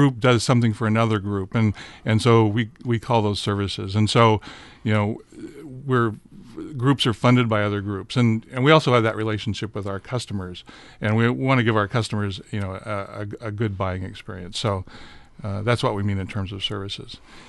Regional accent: Dallas, Oregon, United States; born there; I was born in Dallas, Oregon, down by Salem.

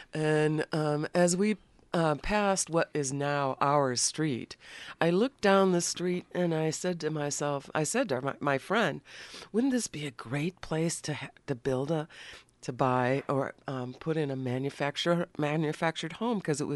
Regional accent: Madison, Wisconsin, United States; I grew up in the Midwest in Madison, Wisconsin.

